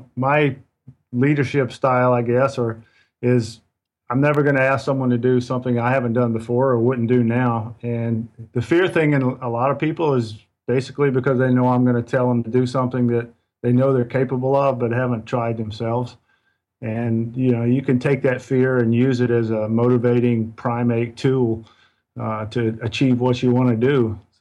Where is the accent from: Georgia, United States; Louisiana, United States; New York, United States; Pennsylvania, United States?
Georgia, United States; Macon; You know, Ben, I'm from Macon, Georgia. It's a small town back in middle Georgia.